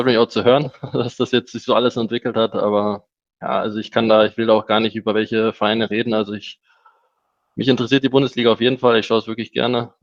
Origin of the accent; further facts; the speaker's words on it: Germany; Ich bin ja aufgewachsen in Deutschland.